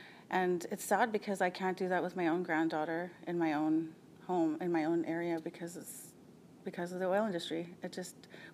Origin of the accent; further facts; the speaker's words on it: Alberta, Canada; because I grew up in Muscatine, Alberta